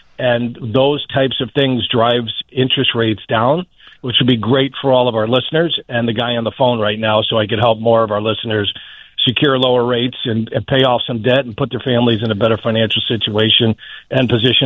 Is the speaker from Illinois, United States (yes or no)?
yes; Northbrook, Illinois, United States; Glenview, my hometown, Northbrook, Western Burbs, Naperville